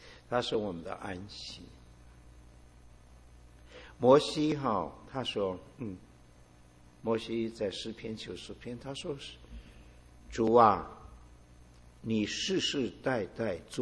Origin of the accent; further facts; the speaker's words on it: China; 我们中国人的观念，对神的观念呢